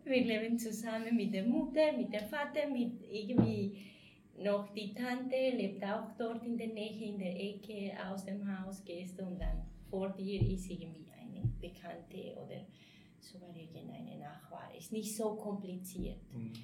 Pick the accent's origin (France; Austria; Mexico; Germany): Mexico; German is a second language; now in Switzerland; ich bin geboren in Mexiko, ich bin Mexikanerin. Ich bin hier in der Schweiz angekommen vor etwa 8 Jahren, das war in der 2012. Ich bin verheiratet mit einem Schweizer